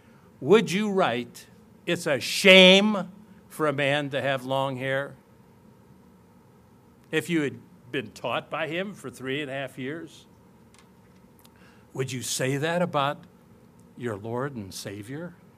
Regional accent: Bridgeville, Pennsylvania, United States; I was born in Canonsburg, Pennsylvania, but my parents resided in Bridgeville, Pennsylvania, and then Claysville for a little while, but then back to Bridgeville. So Bridgeville is my hometown, but Canonsburg Hospital is where I was born.

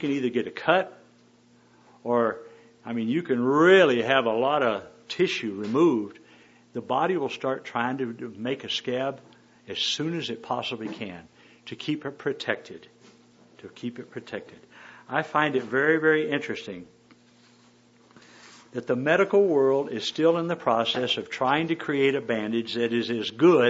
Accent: Texas, United States; You know, I'm from Texas. We say, oh, did I just offend y'all?

